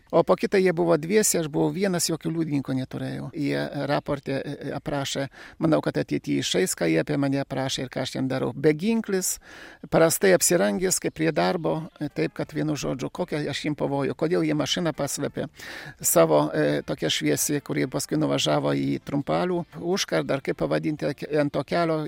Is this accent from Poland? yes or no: yes; Podlaskie Voivodeship, Poland; koks aš lenkas, aš sakau, nesu lenkas, esu lietuvis. Na ir gyvenu savo etninėse lietuviškose žemėse.